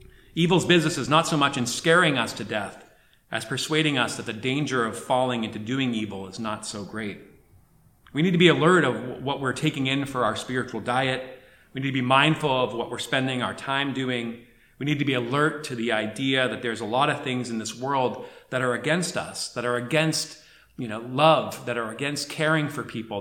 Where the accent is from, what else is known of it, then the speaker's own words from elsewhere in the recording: New England, United States; Growing up in New England, I think culturally I was taught, and maybe others, we pull ourselves up by our bootstraps.